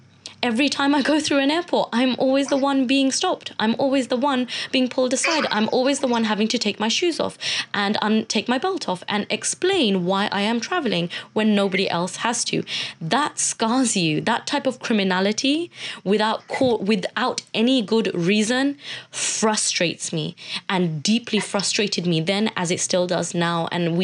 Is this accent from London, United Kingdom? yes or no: yes; London, United Kingdom; I'm an activist from East London trying to build bridges between communities who were attacking one another.